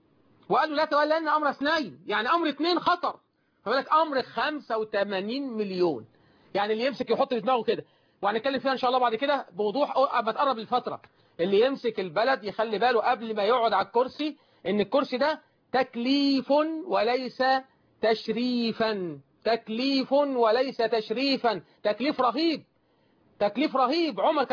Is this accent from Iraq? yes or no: no; Egypt